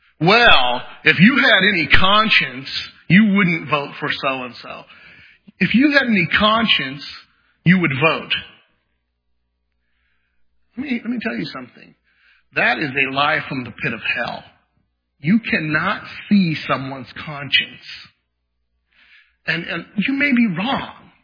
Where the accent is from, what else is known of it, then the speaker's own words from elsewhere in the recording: United States; Could I, as an American, say there is no good option